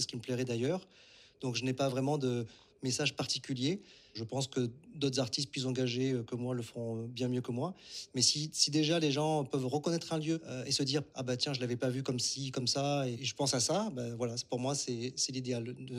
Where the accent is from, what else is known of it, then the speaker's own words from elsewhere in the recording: Montpellier, Occitanie, France; Je suis un Montpellierain pur souche, donc j'ai toujours grandi en ville.